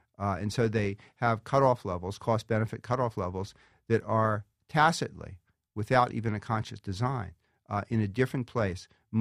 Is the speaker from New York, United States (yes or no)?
no; Philadelphia, Pennsylvania, United States; in one of the rougher parts of my hometown of Philadelphia